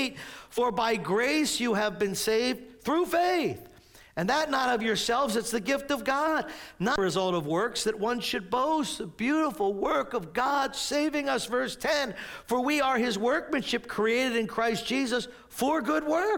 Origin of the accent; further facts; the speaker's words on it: Maple Shade, New Jersey, United States; For me, it's all right here. Born and raised in Maple Shade.